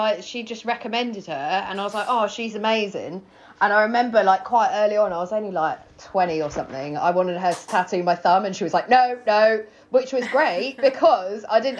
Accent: Worthing, South East England, United Kingdom; also born or lived in London / Wales / Greece; I grew up in Worthing.

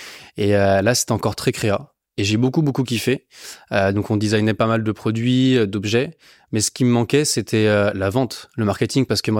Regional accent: Paris, Île-de-France, France; J'ai grandi donc à Paris, dans le 15e, là où je vis toujours chez mes petits-parents.

